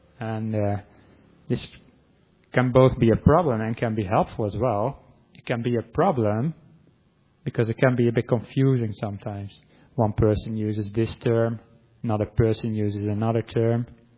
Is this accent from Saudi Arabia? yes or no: no; Netherlands; first language Dutch; English is a second language; Even from Dutch, which is my native language, into English, for many words, there's no perfect translation.